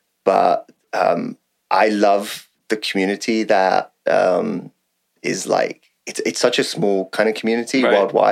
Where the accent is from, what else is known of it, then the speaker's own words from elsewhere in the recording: London, United Kingdom; So I grew up in London and I grew up in South London in a place called Peckham